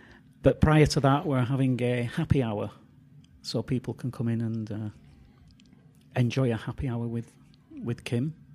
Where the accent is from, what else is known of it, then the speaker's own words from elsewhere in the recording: England, United Kingdom; now in Chino Valley, United States; I came to Prescott from England at about 3 years ago. And I lived in Prescott for a little while until I found an appropriate place to buy in Chino Valley. So I've been in Chino Valley for a couple of years